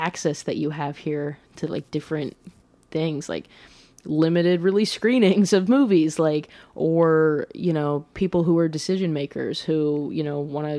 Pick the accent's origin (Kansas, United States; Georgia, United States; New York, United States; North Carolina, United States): Kansas, United States; Olathe; I'm from Olathe, Kansas, which is a suburb of Kansas City, Missouri, okay, right. On the Kansas side.